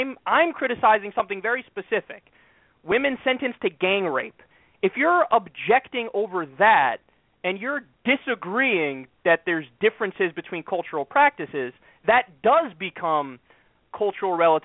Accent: United States; I think we, or myself as an American, I should criticize what Americans do wrong first

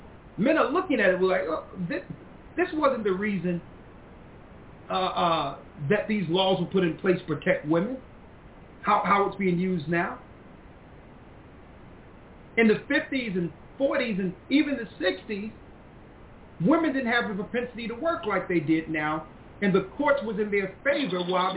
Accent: Philadelphia, Pennsylvania, United States; I grew up in North Philadelphia, right?

